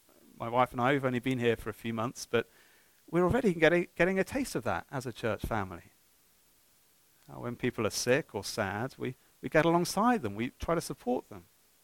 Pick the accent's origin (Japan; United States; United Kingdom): United Kingdom; I mean, we Brits, well, I speak as a Brit